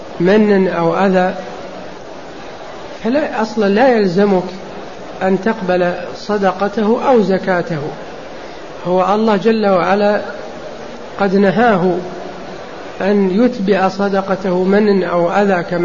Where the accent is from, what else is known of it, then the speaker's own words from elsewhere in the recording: Saudi Arabia; نعم، هذا بالنسبة عندنا في السعودية